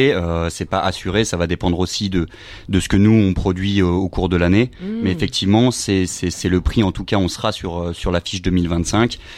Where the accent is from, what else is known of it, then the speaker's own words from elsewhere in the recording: Brive, Nouvelle-Aquitaine, France; Nous on est de Corrèze, on est de Brive, mais on est de Corrèze en général.